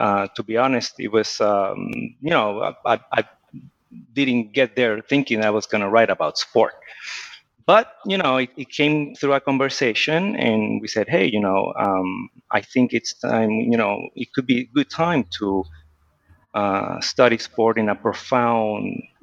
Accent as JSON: {"language": "English", "country": "Puerto Rico", "tie": "born or raised there", "said": "I grew up in Puerto Rico."}